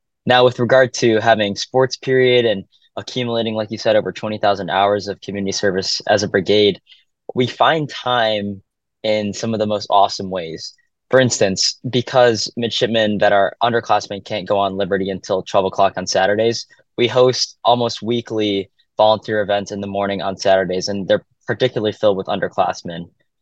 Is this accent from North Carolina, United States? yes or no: no; Middlebury, Connecticut, United States; I'm from Middlebury, Connecticut, a small town out by Hartford.